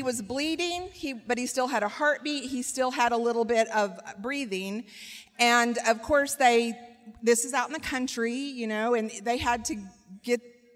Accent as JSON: {"language": "English", "town": "Lawton", "region": "Oklahoma", "country": "United States", "said": "We're from Southwest Oklahoma, right outside Lawton."}